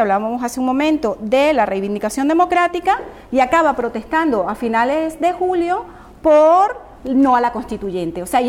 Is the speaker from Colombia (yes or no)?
no; Venezuela; como periodista, como venezolana, como madre